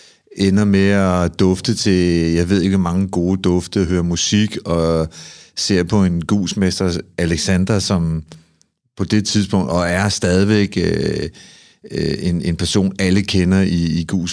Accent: Amager, Capital Region of Denmark, Denmark; en fyr på 53, der bruger størrelse 49 sko. Jeg er en fyr fra Amager

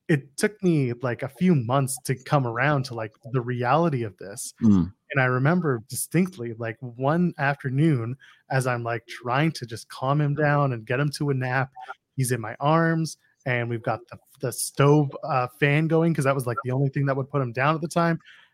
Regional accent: Canada; Yeah, I'm Canadian.

